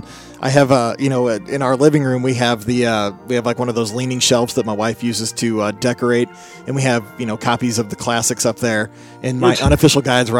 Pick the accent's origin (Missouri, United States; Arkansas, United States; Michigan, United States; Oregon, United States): Missouri, United States; St. Louis; and I'm from St. Louis. It gets over 100 degrees here in the summer